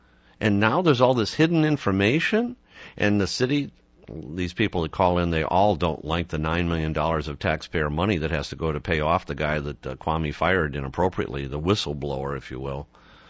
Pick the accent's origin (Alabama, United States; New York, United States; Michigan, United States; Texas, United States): Michigan, United States; Detroit; I'm white. If you can't tell by my voice, but I grew up in Detroit. It's my home.